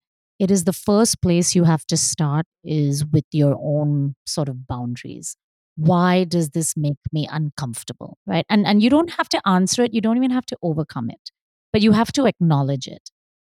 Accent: Mumbai, Maharashtra, India; Growing up in Bombay, on Sunday mornings, their bedroom door would be locked till 10 a.m.

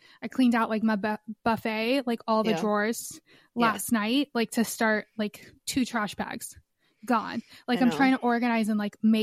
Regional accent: Florida, United States; I like barely used moisturizer or lotion when I was growing up in Florida.

